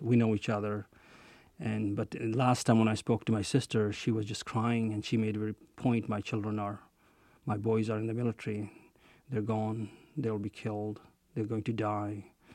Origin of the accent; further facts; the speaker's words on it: Basra, Basra Governorate, Iraq; I grew up in Basra. My brother is there with his large family.